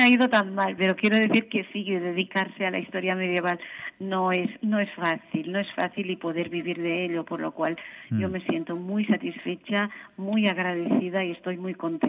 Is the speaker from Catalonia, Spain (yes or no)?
yes; Camprodon, Catalonia, Spain; Yo soy nativa de un pueblecito a unos 80 kilómetros de Girona, Camprodón, en los Pirineos.